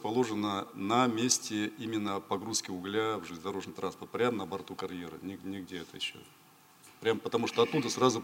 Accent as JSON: {"language": "Russian", "region": "Kemerovo Oblast", "country": "Russia", "said": "Я сам с Кузбасса."}